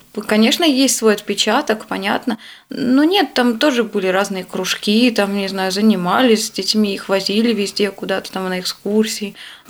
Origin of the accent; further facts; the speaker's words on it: Petrozavodsk, Republic of Karelia, Russia; Я родилась в Петрозаводске, это республика Карелия. Там я прожила до 17 лет. Закончила специализированную школу-интернат номер 23. Как раз там я, можно сказать, в первый раз узнала Бога. Где-то, наверное, я в лет 14 только пришла к вере.